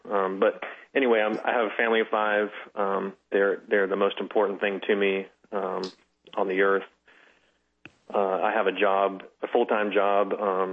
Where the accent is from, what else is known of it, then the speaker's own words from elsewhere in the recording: Florida, United States; also born or lived in California; But personally, I was born in California, so I was born out in your neck of the woods, but I only lived there for 6 years. Lived in Florida for the rest of the next 28. I'm 34 years old.